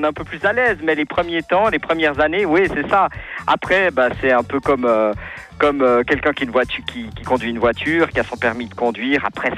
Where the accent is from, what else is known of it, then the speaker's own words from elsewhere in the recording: Lausanne, Vaud, Switzerland; now in Monthey, Switzerland; Alors moi, je viens de Lausanne.